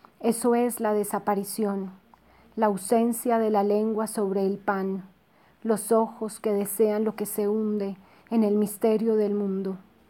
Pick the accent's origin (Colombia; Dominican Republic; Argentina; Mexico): Colombia; Bogotá; born there; Nací en Bogotá, Colombia.